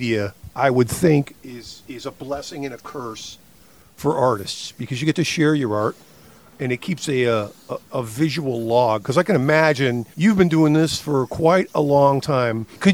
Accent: Connecticut, United States; Listen, I'm from Connecticut, and I have no love for up north of Connecticut

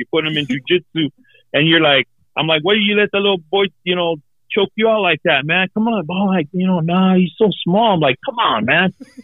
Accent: Los Angeles, California, United States; we grew up in East LA and, we were, you know, my mom moved us around so that we wouldn't get caught up in stuff

